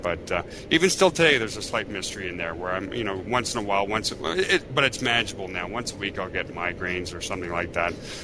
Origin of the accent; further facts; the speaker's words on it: Quebec, Canada; because I was actually from Quebec, which is the French side of Canada.